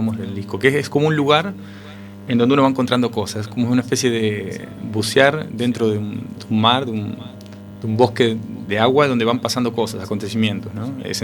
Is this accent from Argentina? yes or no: yes; Argentina; moved away; Yo me fui de Argentina, pero no me siento lejos. Tiene que ver con esto del disco que hablamos, ¿no? De sentirme bien argentino.